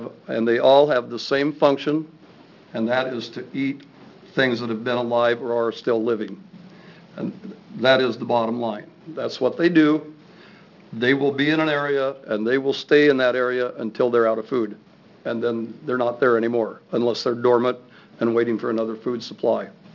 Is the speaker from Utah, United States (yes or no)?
no; Oregon, United States; I grew up in Northeast Oregon, born and raised, and we harvested verpa mushrooms.